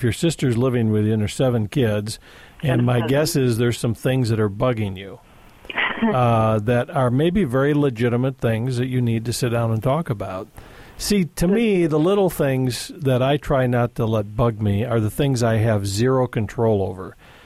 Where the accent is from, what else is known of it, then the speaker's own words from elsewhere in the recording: Jackson, Michigan, United States; from Jackson, Michigan, my hometown, our hometown, thank you.